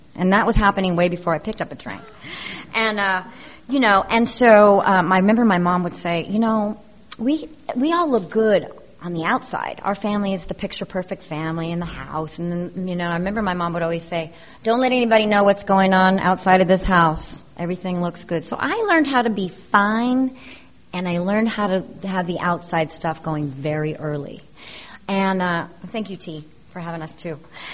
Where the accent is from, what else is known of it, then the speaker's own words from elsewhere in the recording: Torrance, California, United States; I'm from Torrance, California. I'm the middle misfit of three children.